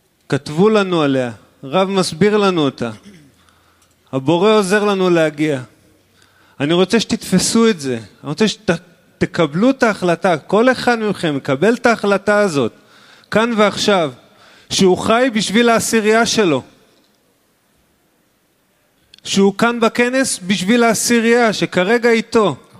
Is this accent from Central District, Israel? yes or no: yes; Petah Tikva, Central District, Israel; אני מפתח תקווה.